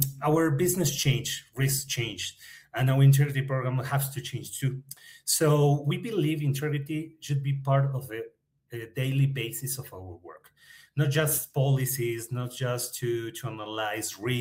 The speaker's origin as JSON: {"language": "English", "country": "Argentina", "tie": "born or raised there", "second_language": "English", "lives_now": "Mexico", "said": "But I'm from Argentina. I raised, I'm born in Argentina."}